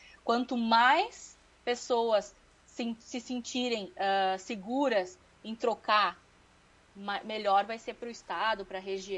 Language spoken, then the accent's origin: Portuguese; Brazil; Nós, como brasileiros, devido aos inúmeros desafios, nós somos muito inovadores.